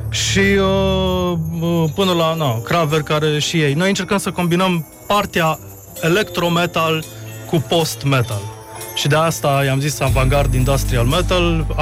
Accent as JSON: {"language": "Romanian", "region": "Transylvania", "country": "Romania", "said": "Nu, este undeva din Ardeal."}